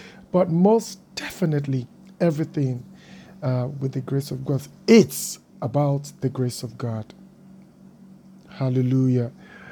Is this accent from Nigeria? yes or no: yes; Nigeria; now in New York, United States; I am from Nigeria, West Africa. Well, presently living in New York, America.